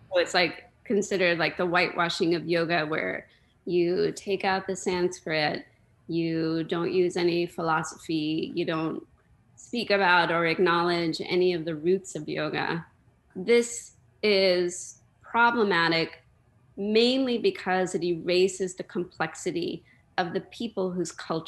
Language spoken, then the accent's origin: English; Lubbock, Texas, United States; Because I grew up in Lubbock, Texas, and I didn't grow up in a big Indian community.